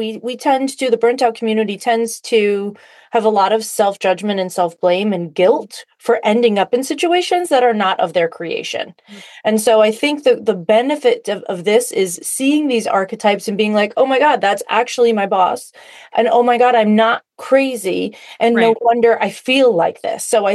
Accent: Fall River, Massachusetts, United States; now in New Jersey, United States; Oh, I'm a Massachusetts girl too.

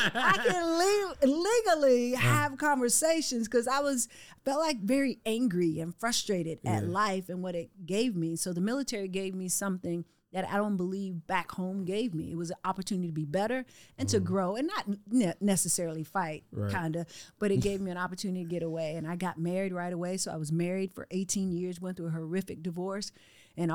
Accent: Arkansas, United States; I'm originally from Arkansas. I'm the youngest of 12 kids.

